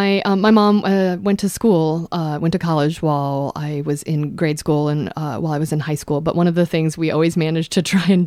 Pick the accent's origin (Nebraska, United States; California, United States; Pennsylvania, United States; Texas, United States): Nebraska, United States; Omaha; we grew up in the Baptist church, and we went to a place in South Omaha